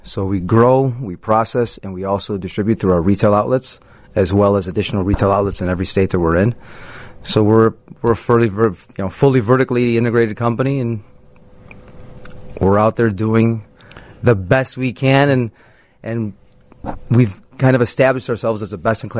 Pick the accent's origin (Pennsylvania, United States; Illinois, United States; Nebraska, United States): Illinois, United States; Well, we started here in Illinois, which is my home state.